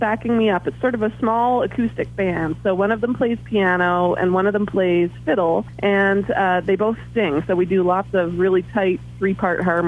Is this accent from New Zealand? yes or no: no; Muskoka, Ontario, Canada; now in Nashville, United States; Well, originally I'm Canadian. I grew up in a place called Muskoka, Ontario, which was a few hours drive north of Toronto.